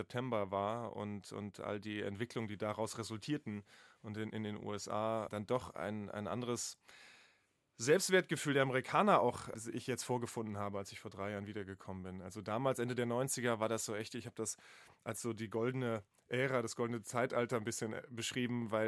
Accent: Wiesbaden, Hesse, Germany; ich habe in Wiesbaden bin ich aufgewachsen im Schatten eines amerikanischen Soldatenhousings und habe da schon ganz früh Berührungspunkte gehabt. Das war 2 Straßen weiter von meinem Elternhaus

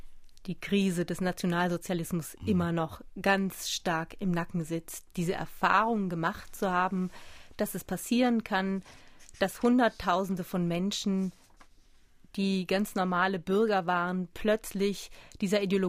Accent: Muggensturm, Baden-Württemberg, Germany; also born or lived in Malsch; Muggensturm. Geboren bin ich in Malsch, denn in Muggensturm gibt es kein Krankenhaus.

